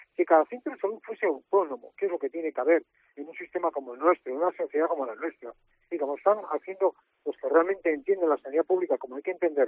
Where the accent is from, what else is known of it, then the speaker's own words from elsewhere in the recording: Spain; que somos todos españoles.